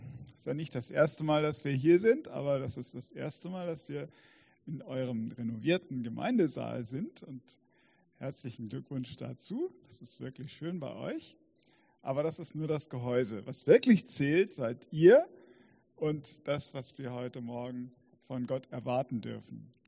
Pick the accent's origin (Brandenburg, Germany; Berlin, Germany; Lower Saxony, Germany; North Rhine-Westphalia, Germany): Lower Saxony, Germany; Göttingen; in der Nähe von Göttingen. Das ist ja meine Heimat.